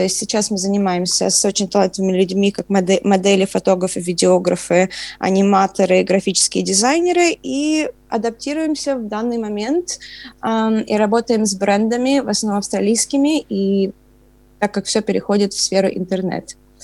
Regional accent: Odesa, Odesa Oblast, Ukraine; Я с Одессы, с Украины, и моя семья живет в Днепропетровске и в Одессе.

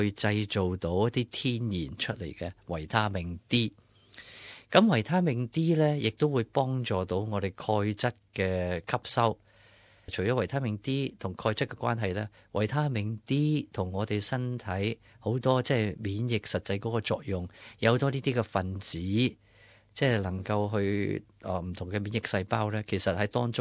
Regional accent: China; 我谂我哋中国人好特别啦

